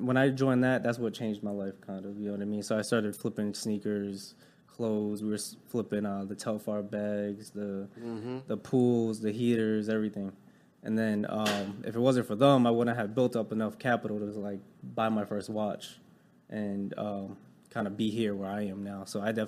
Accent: Connecticut, United States; moved away as an adult; now in Dallas, United States; I'm 27 years old. I'm from Connecticut. It's like Northeast. Nobody knows where that is. And I moved down here about 7 months ago to become a watch dealer in Dallas.

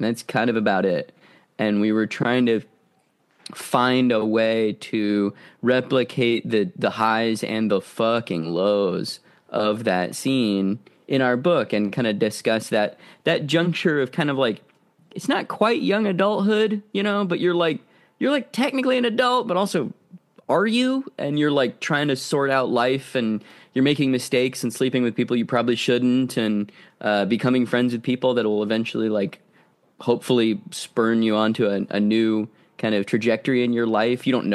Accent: Arizona, United States; now in Los Angeles, United States; You know, like I'm originally from Arizona and I was involved in the punk and horror punk scene there.

